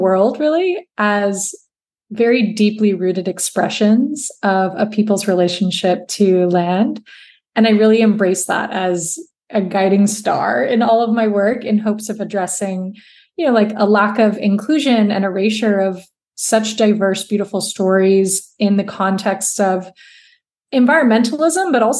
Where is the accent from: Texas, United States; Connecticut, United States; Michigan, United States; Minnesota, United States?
Texas, United States; I use she, her pronouns. I am a Latina. I am a Texan.